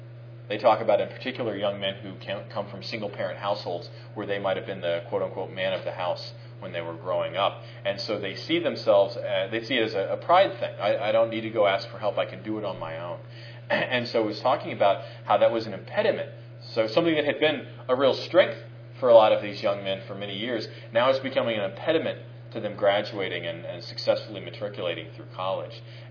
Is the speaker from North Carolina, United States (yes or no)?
yes; North Carolina, United States; I mean, I'm from the South, but I'm not from the Deep South like Tallahassee.